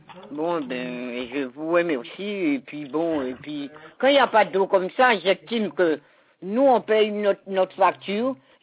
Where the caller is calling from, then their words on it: Petit Pérou, Guadeloupe; On est de Petit Pérou.